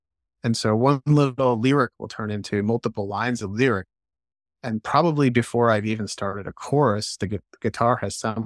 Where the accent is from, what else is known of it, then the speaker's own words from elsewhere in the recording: Japan; I was attracted to music initially when I was growing up in Japan.